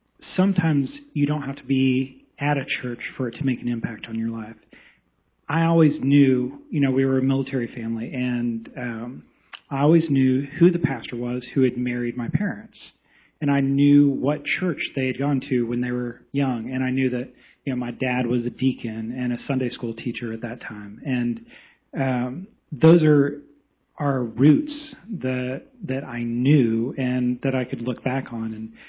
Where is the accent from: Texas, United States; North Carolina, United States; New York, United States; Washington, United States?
Texas, United States; Dallas; So I'm from the Dallas area. My mom is Vicki, and she was one of the charter members here.